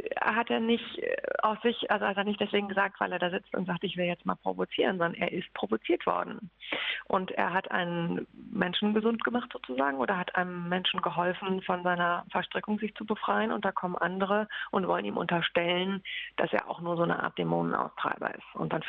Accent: Lower Saxony, Germany; Ich selber bin Niedersächsin, deswegen liegt mir das natürlich schon am Herzen.

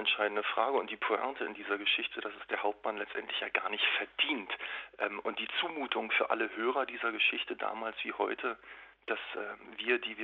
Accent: Berlin, Germany; der Versuch mal rauszukommen aus meiner Heimatstadt Berlin und so ein bisschen die Welt zu entdecken

